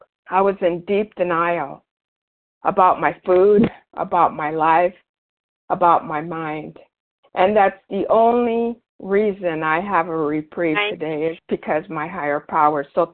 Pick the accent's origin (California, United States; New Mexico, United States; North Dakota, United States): California, United States; Los Gatos; I'm from Northern California, Los Gatos.